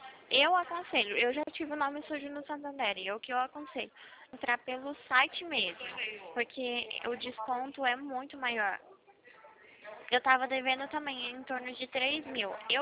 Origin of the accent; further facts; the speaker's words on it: Atibaia, São Paulo, Brazil; Eu sou de Atibaia, São Paulo. Aqui no interiorzão.